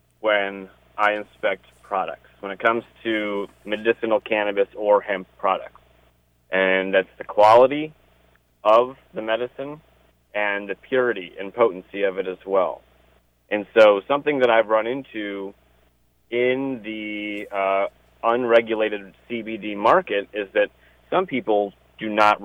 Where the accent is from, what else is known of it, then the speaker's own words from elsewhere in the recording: Ohio, United States; and I'm from Ohio originally